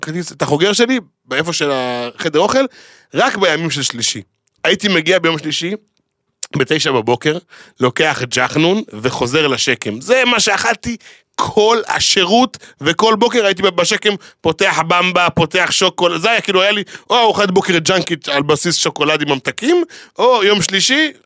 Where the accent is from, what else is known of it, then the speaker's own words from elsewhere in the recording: Ashdod, Southern District, Israel; כי אני הייתי אשדודי פריבילג.